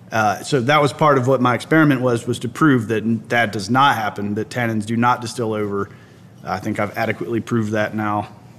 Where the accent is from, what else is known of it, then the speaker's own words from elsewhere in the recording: Georgia, United States; I'm from Harrelson County, which is about an hour northwest of Atlanta.